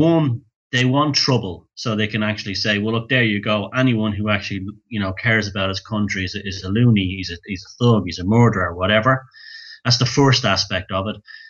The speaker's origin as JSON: {"language": "English", "town": "Dublin", "region": "Leinster", "country": "Ireland", "said": "Even if you're Irish like I am, you may be a Viking as well. Viking. Yeah. I'm from Dublin."}